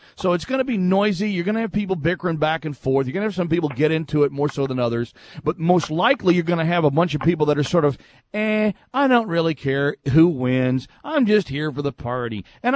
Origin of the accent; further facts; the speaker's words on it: Fort Worth, Texas, United States; Well, I grew up there. I grew up in Fort Worth.